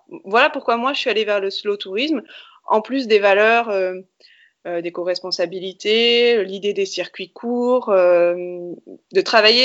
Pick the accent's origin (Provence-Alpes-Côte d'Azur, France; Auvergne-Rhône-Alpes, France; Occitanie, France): Auvergne-Rhône-Alpes, France; je suis auvergnate d'origine.